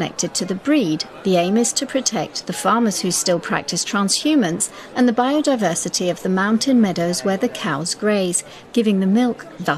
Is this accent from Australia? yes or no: no; United Kingdom; now in Italy; As a Brit living in Italy, no prizes for guessing my first stop.